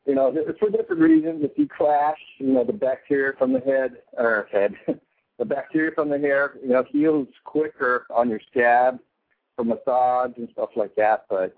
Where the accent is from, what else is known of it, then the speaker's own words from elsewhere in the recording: Hawaii, United States; Yeah, I mean, I'm from Hawaii. I don't have much hair at all anyway